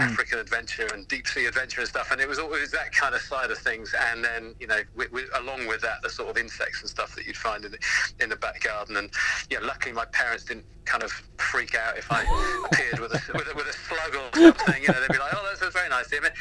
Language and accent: English; South West England, United Kingdom; So I grew up in South Devon.